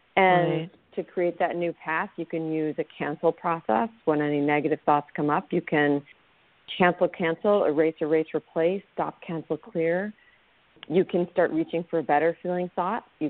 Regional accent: United States; I think since I'm American, I'm talking about the Americans

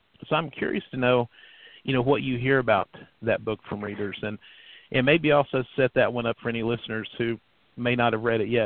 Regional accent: Virginia, United States; I mean, I'm from Southwest Virginia.

